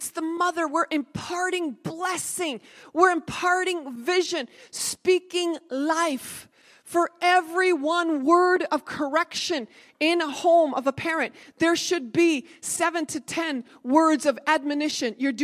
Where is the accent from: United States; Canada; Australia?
Canada; Heaven's sakes, I'm a Canadian.